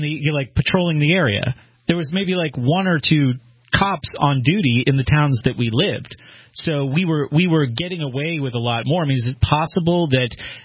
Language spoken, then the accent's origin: English; Exeter, New Hampshire, United States; And I grew up in New Hampshire in a wealthy town in the eastern part of the state called Exeter.